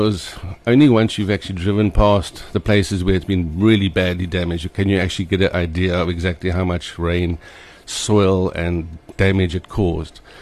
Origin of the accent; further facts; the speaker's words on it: Cape Town, Western Cape, South Africa; now in Durban, South Africa; come from Cape Town. I grew up in Hout Bay. I went to Paul Boys High, which is a rugby school, which I'm still also very proud about that. But I live here now. I'm 20 years a Durbanite.